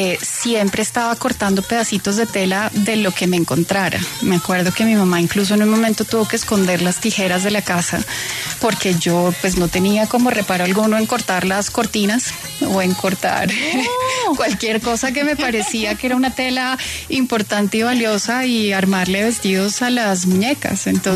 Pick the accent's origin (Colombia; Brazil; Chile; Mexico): Colombia; Bogotá; Nací aquí en Bogotá, mi familia es muy paisa, entonces siempre digo que soy Rola, pero que mi corazón no puede ser más paisa y más perteneciente a la montaña, además. Mi familia es de Río Negro